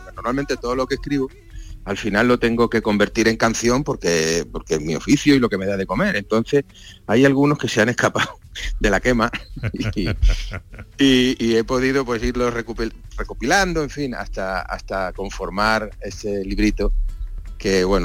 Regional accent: Espartinas, Andalusia, Spain; now in Madrid, Spain; yo soy madrileño, me fui mucho jovencito, siendo un chiquillo, me fui a Sevilla, Espartinas, y luego he vuelto a Madrid, pero la semilla del sur yo la llevo en el corazón

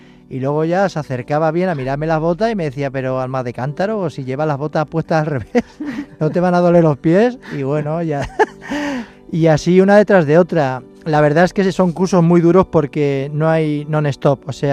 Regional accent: Pamplona, Navarre, Spain; born there; moved away; also born or lived in Ceuta; Yo soy nacido en Pamplona, en Navarra, y bueno, en el año 93 mi familia decidió irse a Ceuta por temas laborales y demás de mi padrastro.

